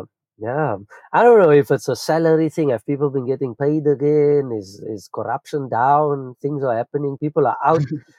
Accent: Cape Town, Western Cape, South Africa; that was in Bonthierville where I grew up on the Cape Flats.

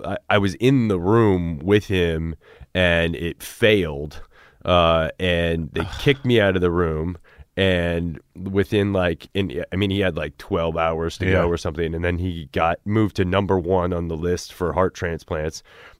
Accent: Cedar Rapids, Iowa, United States; Well, I grew up in Cedar Rapids, which is like the second biggest city.

